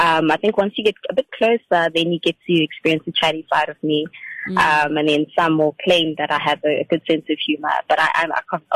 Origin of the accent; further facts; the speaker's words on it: Pinetown, KwaZulu-Natal, South Africa; I come from Pinetown. So I'm no stranger to the streets of Durban. I was born and bred this side.